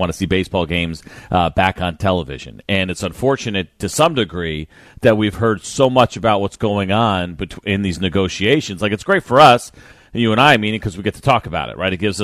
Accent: New York, United States; For me, growing up in New York, I use that example.

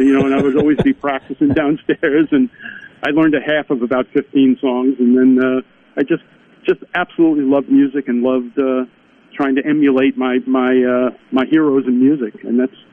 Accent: New York, United States; But yeah, I grew up on Eastern Long Island. Folks know where that is, right off of New York. Actually, it's a very small town in Long Island.

